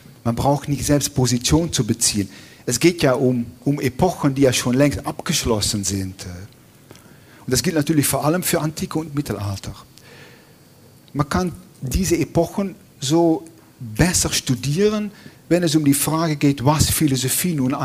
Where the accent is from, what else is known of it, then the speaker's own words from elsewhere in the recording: Netherlands; German is a second language; Ich bin ja Niederländer